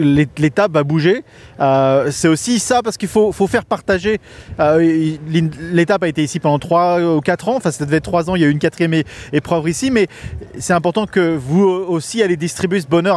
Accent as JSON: {"language": "French", "country": "France", "said": "vous et moi, on est français. Ça fait toujours plaisir d'être français"}